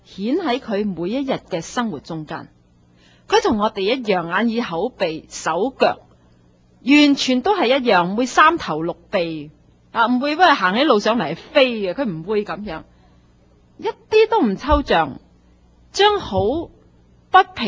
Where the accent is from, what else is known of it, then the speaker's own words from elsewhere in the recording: China; 可能我们中国人比较难理解一点。